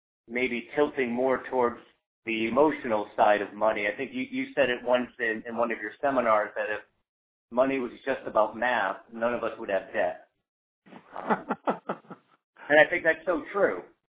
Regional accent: Connecticut, United States; I'm from Connecticut. I'm 46.

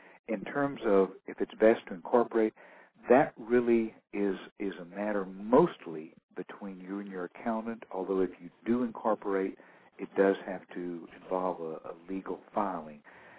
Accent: Frisco, Texas, United States; Welcome. I'm from Frisco.

